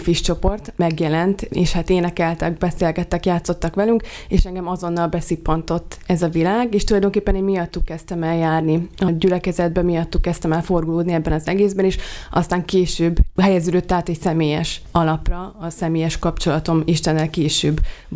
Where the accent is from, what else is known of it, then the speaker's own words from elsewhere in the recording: Hajdúsámson, Hajdú-Bihar, Hungary; A Hajdúsámsonban nőttem fel